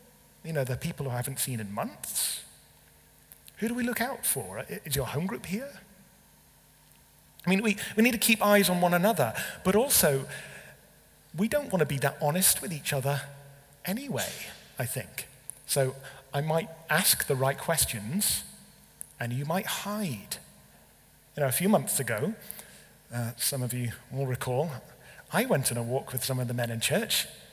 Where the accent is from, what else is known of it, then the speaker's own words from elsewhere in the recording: England, United Kingdom; is it because I'm English?